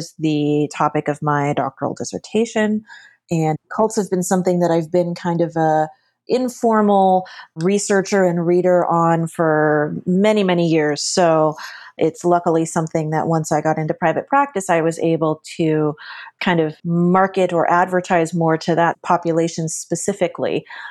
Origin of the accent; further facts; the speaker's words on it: Los Angeles, California, United States; growing up in Los Angeles with a dad in the entertainment industry